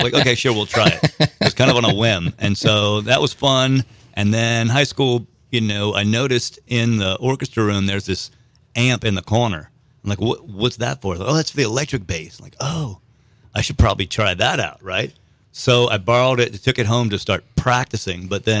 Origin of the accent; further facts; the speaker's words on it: Lafayette, Louisiana, United States; I grew up in Lafayette, Louisiana.